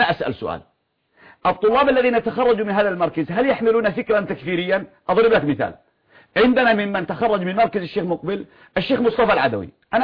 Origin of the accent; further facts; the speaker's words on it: Yemen; عندنا في اليمن جامعات ومدارس ومؤسسات